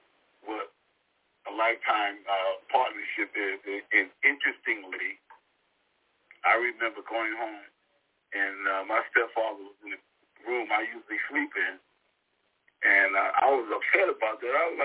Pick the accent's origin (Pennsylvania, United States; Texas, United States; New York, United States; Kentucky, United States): New York, United States; Brooklyn; I grew up in Brooklyn, Brownsville. We both grew up in tough neighborhoods.